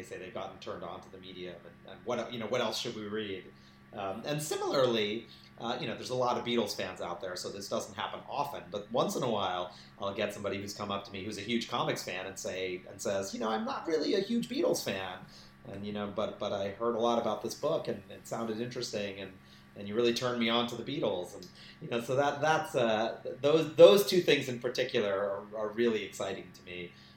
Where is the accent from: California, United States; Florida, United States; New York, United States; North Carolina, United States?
New York, United States; born there; My family's originally from India. My parents were actually born in Guyana, South America, but I was born here in New York.